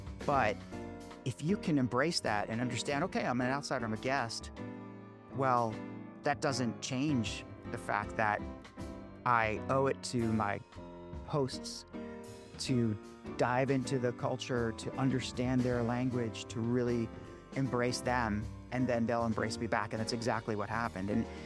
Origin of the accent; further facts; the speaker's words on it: United States; It was more like being a fun, young, cultural kind of American, right? To I guess create great relationships and help Japan internationalize in some very, very, very small way.